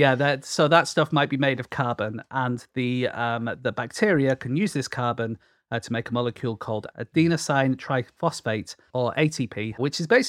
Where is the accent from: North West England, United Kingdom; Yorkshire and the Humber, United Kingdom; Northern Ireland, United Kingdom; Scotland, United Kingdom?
North West England, United Kingdom; Bolton; And also because I'm from Bolton, I feel like it reminds me of home when it rains.